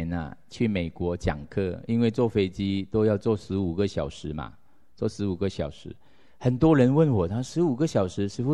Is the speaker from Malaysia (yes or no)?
yes; Malaysia; 我家乡，其实我从我家乡呢，其实在马来西亚算是佛教的边地